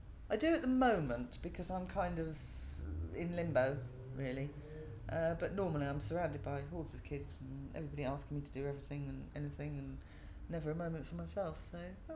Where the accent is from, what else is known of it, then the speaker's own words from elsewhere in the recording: Ruislip, London, United Kingdom; also born or lived in Buckinghamshire; I was born in London. I grew up in the suburbs, Ruislip. Then moved out to Buckinghamshire, and now I'm off to Oxfordshire.